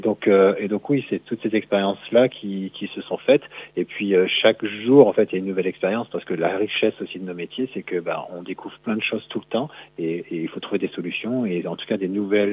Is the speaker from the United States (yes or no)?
no; Lille, Hauts-de-France, France; moi je suis issu du nord de la France, du côté de Lille, et puis j'ai travaillé pendant une dizaine d'années en Belgique